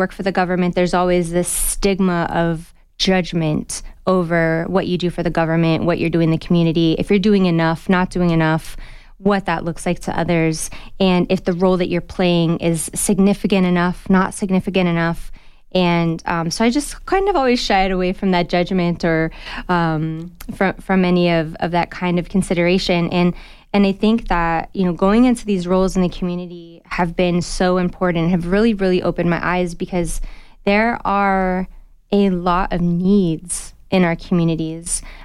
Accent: Tucson, Arizona, United States; And I thought, who is this lady and how does she know I'm from Tucson?

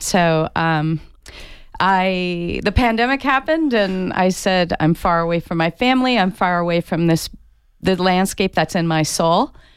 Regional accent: Phoenix, Arizona, United States; moved away as an adult; also born or lived in New York City; I grew up in the Phoenix area in the hot summers there. And then after going to undergraduate school at NAU, I went off and left Arizona for 29 years, and I became a landscape architect.

